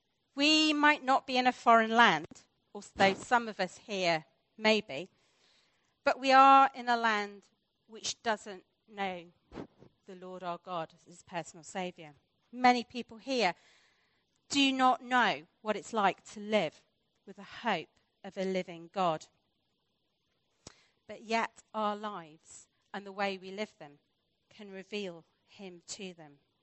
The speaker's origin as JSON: {"language": "English", "country": "United Kingdom", "said": "As a Brit, I must admit, I struggle to get my head around this idea of the importance of land."}